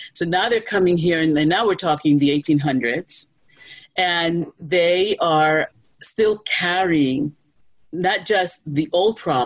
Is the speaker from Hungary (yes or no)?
no; New York, United States; Look, I'm a New Yorker. I'll always be a New Yorker, okay? In New York, we mind our business, okay?